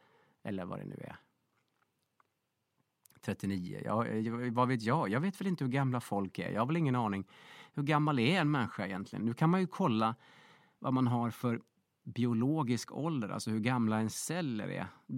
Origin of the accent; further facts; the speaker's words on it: Linghed, Dalarna County, Sweden; Ja, det är ju i Linghed då, utanför Svärdsjö i Dalarna.